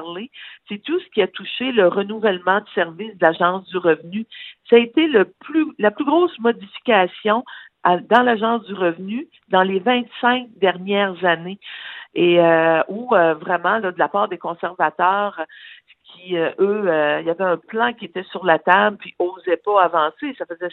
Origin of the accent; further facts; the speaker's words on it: Quebec, Canada; comme je viens du Québec